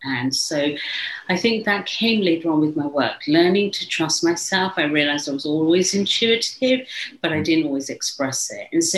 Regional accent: England, United Kingdom; also born or lived in India / Africa; So I grew up in England, but I'm originally from India, but born in Africa.

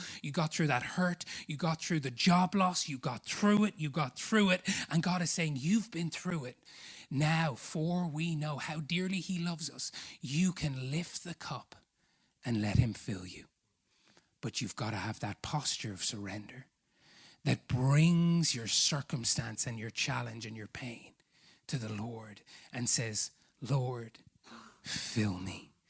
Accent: Ireland; as Irish people, we don't get to lift many trophies in our lives.

